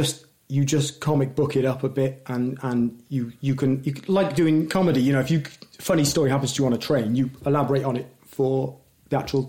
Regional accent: Newport, Wales, United Kingdom; we're all from Newport.

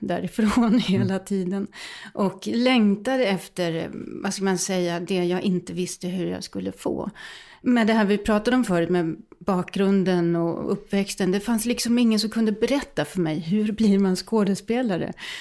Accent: Helsingborg, Skåne, Sweden; Jag är liksom inte sån här född Ödeåkrabo, utan jag kommer faktiskt från Helsingborg.

